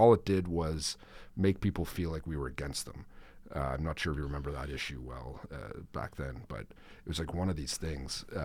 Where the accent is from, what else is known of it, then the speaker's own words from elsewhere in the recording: Nova Scotia, Canada; I came from Ottawa, you came from Calgary. We're both from Central Nova, that's home to us, but we both were coming back.